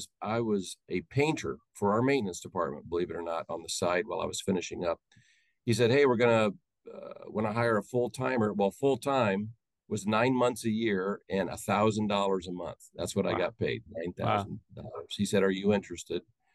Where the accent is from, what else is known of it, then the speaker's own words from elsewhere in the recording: Indiana, United States; I grew up in Indiana. Basketball was huge, of course, still is.